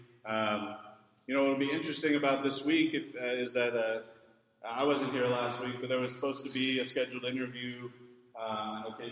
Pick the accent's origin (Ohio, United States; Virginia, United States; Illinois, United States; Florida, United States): Virginia, United States; I grew up outside of Washington, D.C. I grew up in the D.C. metro area, Northern Virginia.